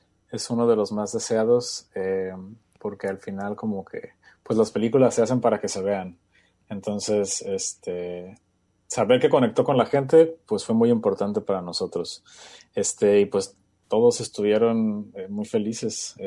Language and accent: Spanish; Guadalajara, Jalisco, Mexico; yo soy tapatío, nací en Guadalajara y viví ahí toda mi vida